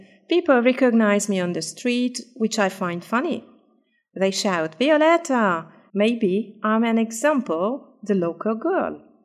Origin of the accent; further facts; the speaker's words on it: Kaunas, Kaunas County, Lithuania; English is a second language; I grew up in the town of Kaunas.